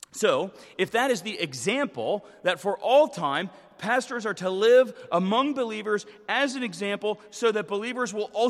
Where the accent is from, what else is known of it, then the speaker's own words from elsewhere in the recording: Northeast, United States; I don't have to tell anyone I'm from the Northeast.